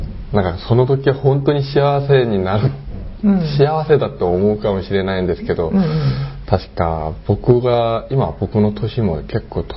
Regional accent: South Korea; Japanese is a second language; now in Japan; あ、韓国です。

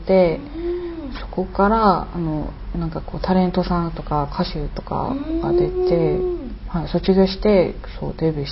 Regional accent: Gyeonggi Province, South Korea; Japanese is a second language; 韓国のギョンギドっていうソウルの近くですね。

